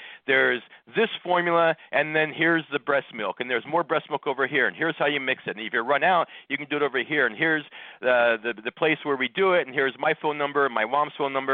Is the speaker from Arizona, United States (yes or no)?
yes; Scottsdale, Arizona, United States; also born or lived in Northern California; I'm a Scottsdale homegrown guy. I mean, I was born in Northern California, but we moved here when I was just a kid